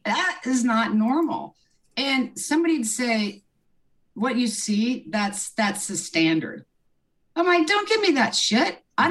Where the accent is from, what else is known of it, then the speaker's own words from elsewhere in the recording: Lawrence, Kansas, United States; I grew up in Kansas, Lawrence, Kansas. I'm a Midwest girl.